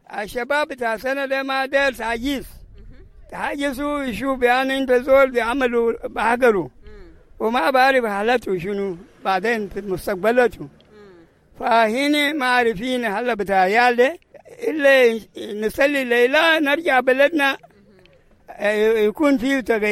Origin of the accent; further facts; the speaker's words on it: Rumbek, Lakes, South Sudan; moved away; also born or lived in Ethiopia / Kenya; انا قمت من رومبيغ وجيت في اثيوبيا. قعدت في اثيوبيا هناك وصل والد في اثيوبيا وقمنا من اثيوبيا لكينيا.